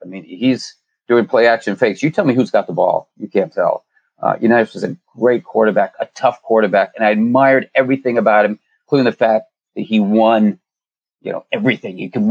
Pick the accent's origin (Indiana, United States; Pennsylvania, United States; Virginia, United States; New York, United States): Pennsylvania, United States; born there; I was born in Pennsylvania, and my dad was in the service.